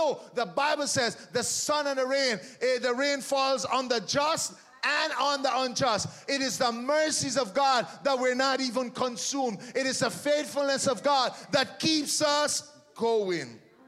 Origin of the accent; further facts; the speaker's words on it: Guyana; Growing up in Guyana, we ate all the food.